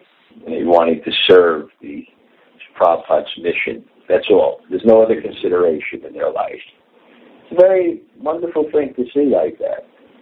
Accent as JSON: {"language": "English", "country": "United States", "tie": "born or raised there", "said": "I know when I grew up in America, and then we had one TV with like a 10-inch screen."}